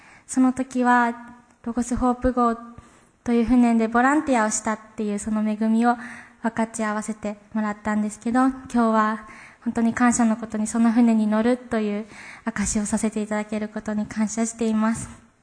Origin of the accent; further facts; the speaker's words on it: Kagoshima, Japan; 私は鹿児島県で育ったんですが、クリスチャンホームで育ちました。